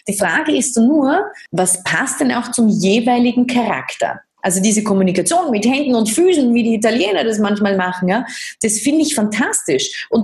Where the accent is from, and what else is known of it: Austria